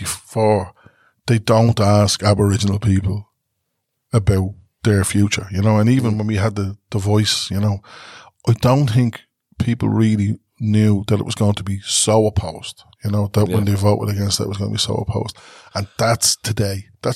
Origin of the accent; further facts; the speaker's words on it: Ireland; I'm not white, I'm Irish